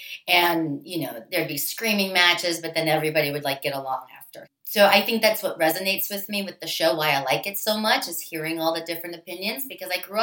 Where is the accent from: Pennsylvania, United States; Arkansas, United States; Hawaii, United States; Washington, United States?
Pennsylvania, United States; Pittsburgh; I did. I grew up in Pittsburgh. Well, Pittsburgh is kind of like Midwest East Coast.